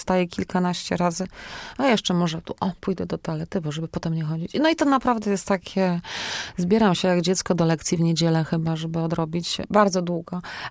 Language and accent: Polish; Siedlce, Masovian Voivodeship, Poland; now in Poznań, Poland; ja pochodzę z Siedlec, przyjechałam do Poznania i to jest tak mniej więcej 4,5 do 5 godzin pociągiem.